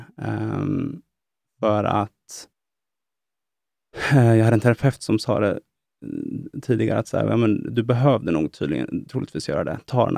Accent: Edsbyn, Gävleborg County, Sweden; vi har ett berg i Edsbyn där jag kommer ifrån.

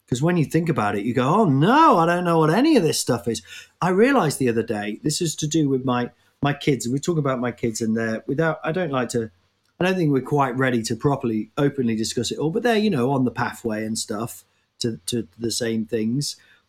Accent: Nottingham, East Midlands, United Kingdom; That voice I just did there is my is the people I grew up with in Nottingham

